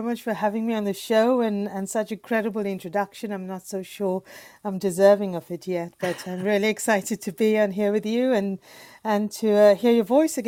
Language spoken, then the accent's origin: English; South Africa; now in Watford, United Kingdom; in apartheid South Africa. So, you know, for me, there was no equity and very limited opportunity as a South African Indian.